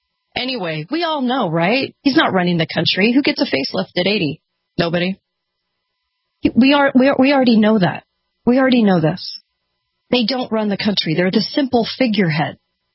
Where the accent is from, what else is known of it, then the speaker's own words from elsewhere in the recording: California, United States; I was just watching a documentary about leaving California. I'm from California.